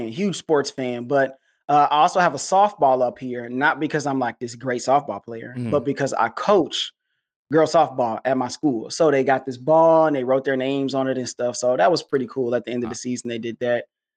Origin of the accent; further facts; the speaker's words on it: Detroit, Michigan, United States; So I'm from Detroit. So I always represent Detroit. I got a Detroit hat on.